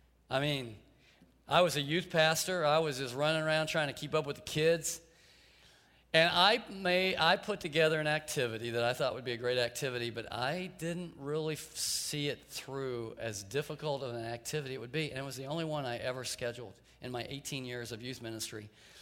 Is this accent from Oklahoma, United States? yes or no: yes; Tulsa, Oklahoma, United States; I grew up in Tulsa, and a nice part of town had this lake called Swan Lake.